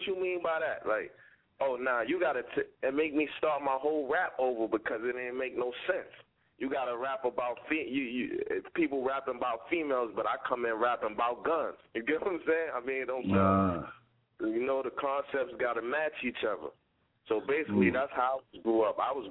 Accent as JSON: {"language": "English", "town": "New York City", "region": "New York", "country": "United States", "said": "I named it … just to let people know that I'm from the Rotten Apple. I'm from the city."}